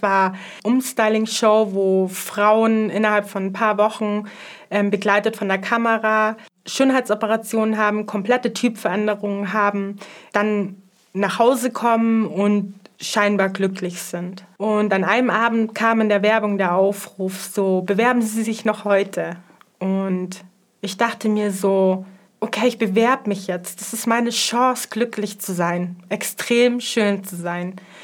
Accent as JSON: {"language": "German", "region": "Bavaria", "country": "Germany", "said": "ich bin 30 Jahre alt. Ich komme aus der Nähe von München, bin alleinerziehende Mama von drei Töchtern."}